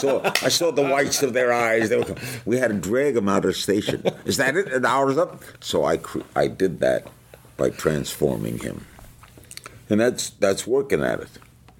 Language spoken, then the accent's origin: English; New York, United States; I grew up in New York